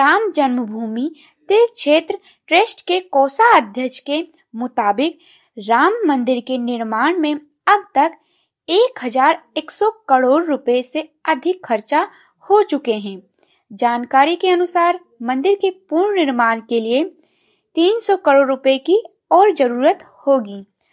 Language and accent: Hindi; Gonda, Uttar Pradesh, India; और मैं गोंडा जिले से हूँ।